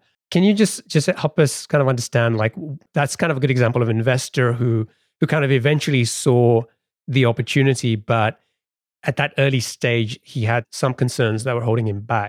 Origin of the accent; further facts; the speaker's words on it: England, United Kingdom; now in United States; growing up in England